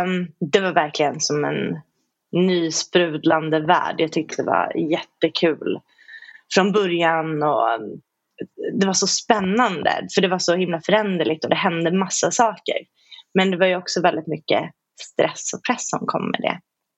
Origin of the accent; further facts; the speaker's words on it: Blackeberg, Stockholm County, Sweden; Jag växte upp i Blackeberg i Bromma tillsammans med min ensamstående mamma. Min pappa dog innan jag föddes. Så att jag och mamma var själva. Hade farmor och farfar som bodde i närheten